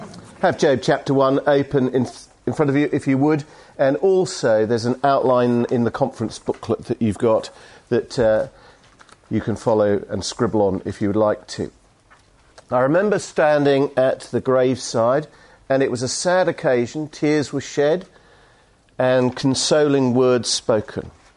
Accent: St Helens, North West England, United Kingdom; We're from St. Helens, look at the text.

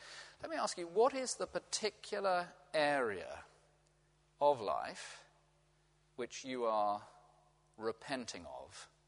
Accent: England, United Kingdom; one's not allowed to do if one's English, but I'm going to give it a shot

